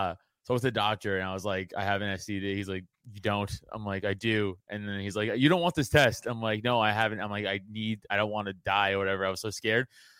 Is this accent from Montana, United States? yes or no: no; Staten Island, New York, United States; not Italian, obviously, but I'm very Italian. Like, my mom's all Italian. My dad's even mostly Italian, just the … isn't. But I come from Italian trash from Staten Island. Hey, so Catholic